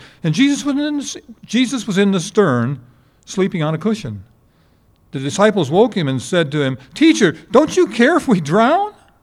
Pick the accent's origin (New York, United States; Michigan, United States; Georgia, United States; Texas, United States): New York, United States; I was born in Ithaca and lived in a little town near there.